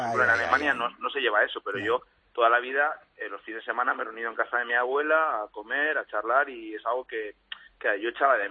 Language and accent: Spanish; Spain; moved away as an adult; Bueno, fui de España un poco asqueado de todo lo que estaba ocurriendo.